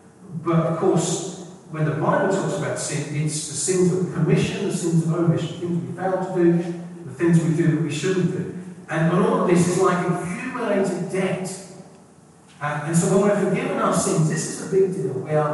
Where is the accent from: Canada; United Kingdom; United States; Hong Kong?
United Kingdom; South East England; When I was growing up on the Isle of Wight